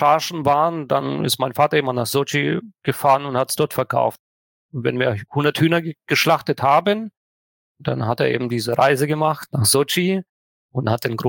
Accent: Krasnodar Krai, Russia; also born or lived in Tajikistan; in Turbsee geboren, also nähe Sotschi. Das hatte ich aber in unserem Vorgespräch gar nicht erzählt, sondern in Tadschikistan. Und wir sind dann übergesiedelt an die Schwarzmeerküste, einer der schönsten Regionen Russlands letztendlich.

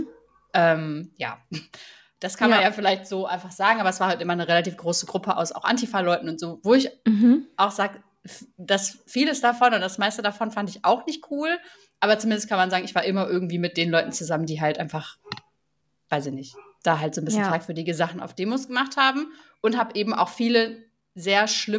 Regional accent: North Rhine-Westphalia, Germany; ich bin nicht in Dortmund aufgewachsen, sondern in einem Dorf neben Dortmund

